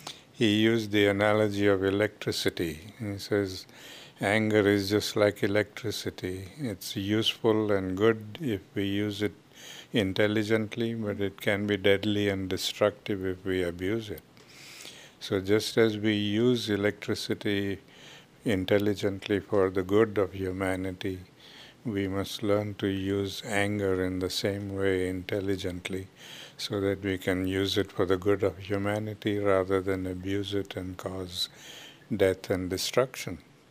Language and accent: English; South Africa; Well, I grew up in South Africa at a time when there was a lot of prejudice there.